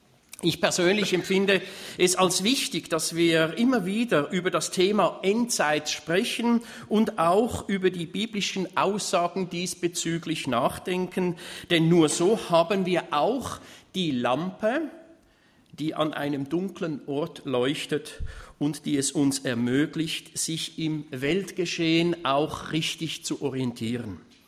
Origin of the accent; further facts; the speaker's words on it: Switzerland; Bei uns in der Schweiz würde man sagen